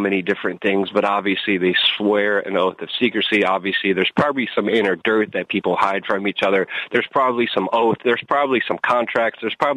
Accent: New York, United States; And I'm from New York, and I even have to scale back.

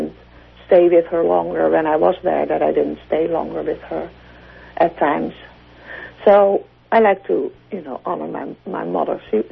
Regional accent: Netherlands; And I'm from the Netherlands, so I wasn't with her a whole lot.

